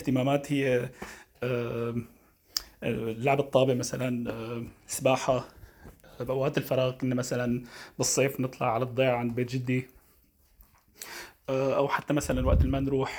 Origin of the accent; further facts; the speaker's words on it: Latakia, Latakia Governorate, Syria; من سوريا، من مدينة اللاذقية.